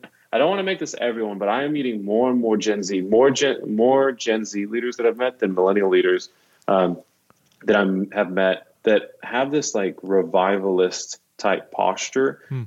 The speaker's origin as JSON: {"language": "English", "town": "Dallas", "region": "Texas", "country": "United States", "tie": "born or raised there", "said": "I grew up in Dallas and I remember asking, an old lady in Dallas once"}